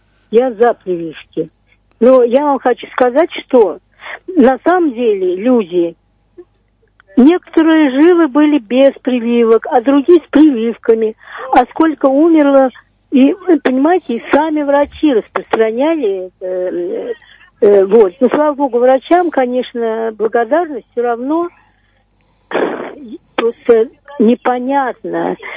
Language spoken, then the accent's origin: Russian; Moscow, Russia; из Москвы.